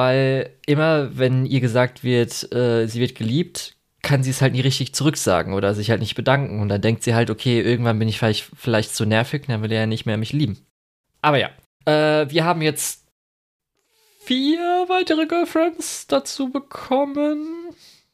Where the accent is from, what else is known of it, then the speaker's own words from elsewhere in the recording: Germany; Wo wir natürlich so als Deutsche, ach klar, das ist natürlich Heidi-Referenz